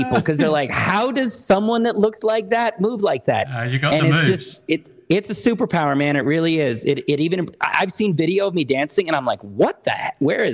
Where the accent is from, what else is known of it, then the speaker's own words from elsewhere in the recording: Berkeley, California, United States; moved away as an adult; now in Mexico; Well, right now I am in Mexico. Oh. But I grew up in California, Berkeley, California, but I left the U.S. about 10 years ago.